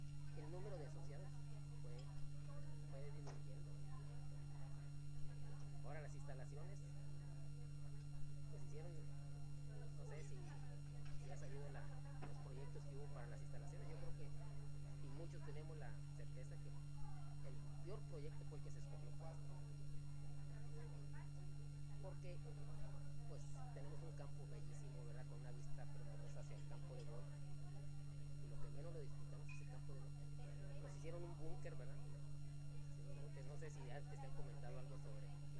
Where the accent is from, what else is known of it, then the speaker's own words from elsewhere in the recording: Tijuana, Baja California, Mexico; yo fui nativo, soy nativo aquí de la ciudad de Tijuana.